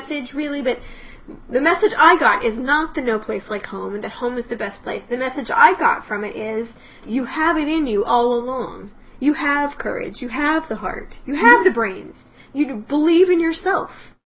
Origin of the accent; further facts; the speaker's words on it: Wichita, Kansas, United States; I grew up in Wichita, Kansas.